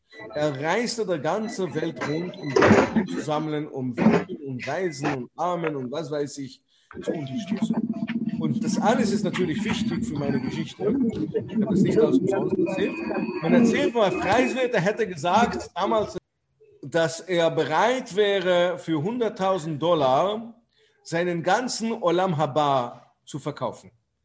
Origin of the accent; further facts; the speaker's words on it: Antwerp, Flanders, Belgium; born there; Ich bin gebürtiger Antwerpener